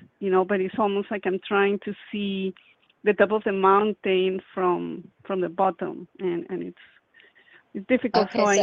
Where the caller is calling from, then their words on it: Florida, United States; I'm calling from Florida. Yes.